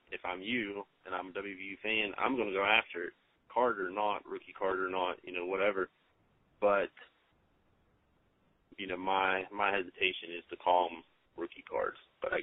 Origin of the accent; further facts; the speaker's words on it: Morgantown, West Virginia, United States; And that actually, you know, we're both from Morgantown area.